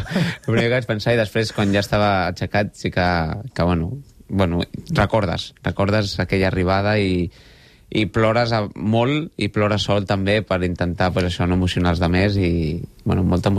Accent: Sant Boi de Llobregat, Catalonia, Spain; Jo sóc de Sant Boi

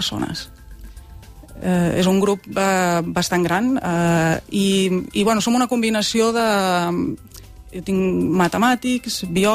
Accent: Monistrol de Montserrat, Catalonia, Spain; now in Manresa, Spain; jo sóc de Monistrol de Montserrat, ara visc a Manresa

